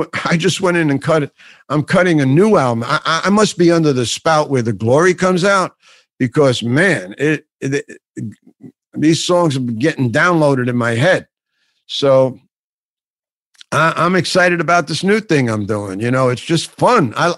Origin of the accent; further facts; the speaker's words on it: New York, United States; It's crazy because I'm from New York, right?